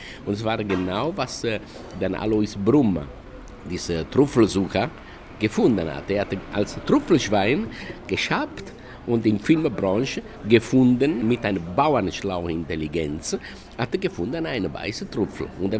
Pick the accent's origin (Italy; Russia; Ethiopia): Italy; German is a second language; Also das für mich war, als Italiener war, okay, der Käse über die Nudel.